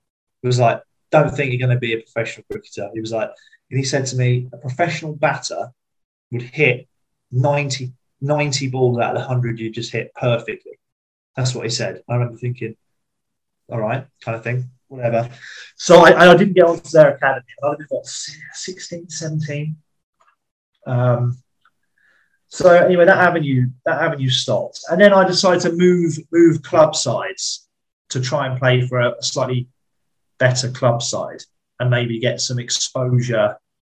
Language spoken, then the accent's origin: English; South East England, United Kingdom; So I grew up in Hampshire.